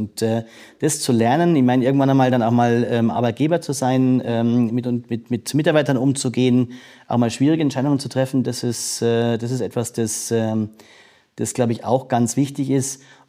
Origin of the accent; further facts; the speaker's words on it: Kallmünz, Bavaria, Germany; ich komme aus Kallmünz, wunderschöner Ort, in der Oberpfalz, an Naab und Vils gelegen.